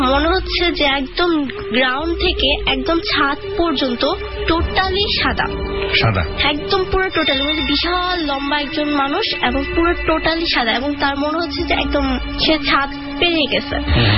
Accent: Dhaka, Dhaka Division, Bangladesh; আমার জন্ম ঢাকাতেই, তো আমার এলাকাটাই ফার্ম গেটের বসুন্ধরার আশেপাশে, মানে আওয়ালটাইম এখানেই থাকা হয়। আমি একটু আমার বাসার লোকেশনটা বলি, ওই বাসে আমি প্রায় 11 বছর থেকে এসেছি।

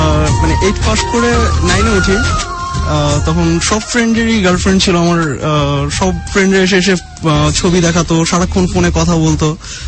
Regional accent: Dhaka, Dhaka Division, Bangladesh; আসলে আমার জন্ম হয় ঢাকায়, আর আমার হোম ডিস্ট্রিক্ট হচ্ছে লক্ষ্মীপুরে, আর ছোটবেলা থেকে ঢাকাতেই পড়াশোনা করেছি, বড় হয়েছি, আর ফ্রেন্ড ট্রেন্ড যত কিছু স্কুল কলেজ সবই ঢাকাতে।

